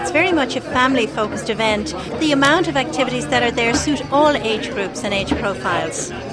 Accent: Dublin, Leinster, Ireland; and I'm also from Dublin.

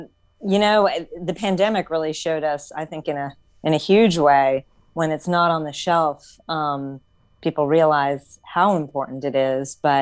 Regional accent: South Miami, Florida, United States; I grew up in South Miami when the Wholesome Bread Factory was in downtown South Miami.

